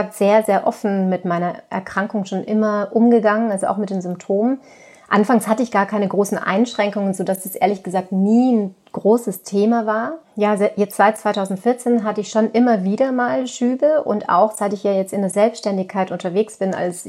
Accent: Tyrol, Austria; now in Germany; Ursprünglich komme ich aus Tirol und da sitze ich übrigens jetzt gerade auch in meinem alten Kinderzimmer

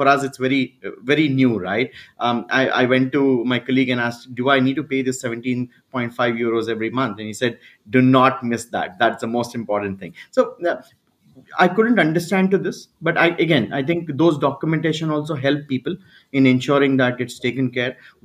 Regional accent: India; what is that we as Indian think is a way of life but will not work in Germany.

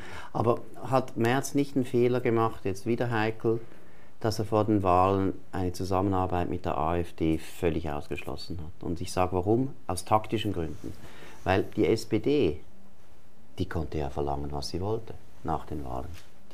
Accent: Switzerland; also das sage ich jetzt auch als Schweizer.

